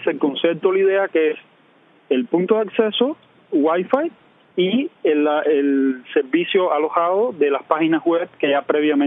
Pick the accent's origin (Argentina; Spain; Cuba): Cuba; also born or lived in Mexico; now in United States; Yo salí de Cuba hace ya varios años. Hace 7 años aproximadamente, estuve 4 años en México y ahora llevo aquí en Estados Unidos 2 años y unos meses nada más.